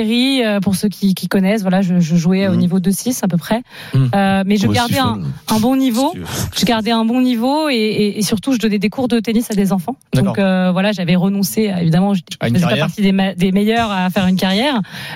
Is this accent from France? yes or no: yes; France; le public était pour moi parce que je suis française